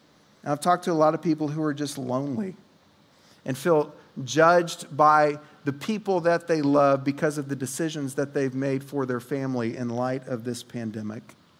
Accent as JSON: {"language": "English", "region": "Oklahoma", "country": "United States", "said": "I'm from Oklahoma, so I have a hard time just enunciating normal things, much less Bible names."}